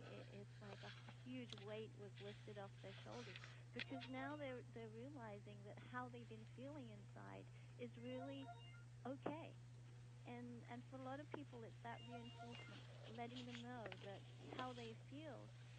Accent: England, United Kingdom; moved away as an adult; also born or lived in Malaysia; now in Canada; Well, I was born in Malaysia. I grew up in England. I was educated in England, and then I emigrated to Canada over 26 years ago now. So I reside in Canada.

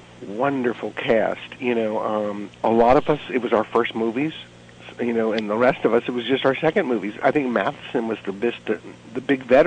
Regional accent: the South, United States; I grew up in the South, and there were just different appropriate words as I was growing up

